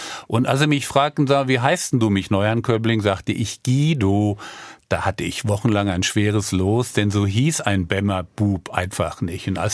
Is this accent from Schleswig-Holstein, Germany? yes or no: no; Aschaffenburg, Bavaria, Germany; Und ja, das bayerische Abitur war damals wirklich hart und gut. Die bei uns in Aschaffenburg ein bisschen schwächelten, sind mit dem Bummelzug morgens nach Babenhausen